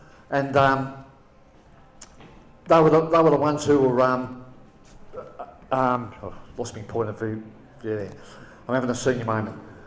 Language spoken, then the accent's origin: English; Australia; And the disappointing part for me as an Australian is that the government here supports them so much.